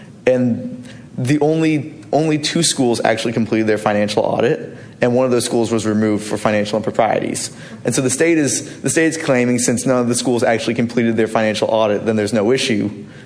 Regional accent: Baton Rouge, Louisiana, United States; lives 25 minutes away from where I grew up in Baton Rouge.

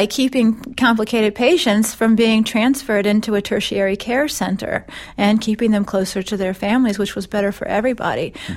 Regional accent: Virginia, United States; And so I grew up in Northern Virginia, and I went to medical school in Baltimore and did my training there.

